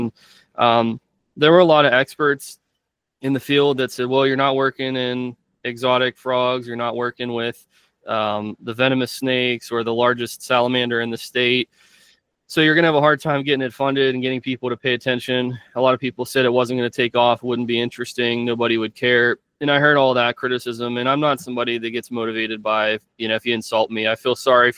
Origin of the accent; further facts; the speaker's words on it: Pennsylvania, United States; Did I want to pick southeastern animals, or did I want to pick northeastern animals since I was from Pennsylvania?